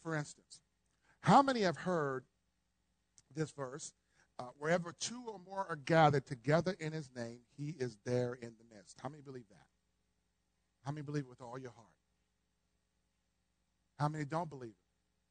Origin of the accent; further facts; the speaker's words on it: Ohio, United States; People in Kentucky, I'm from Ohio. Anybody from up north?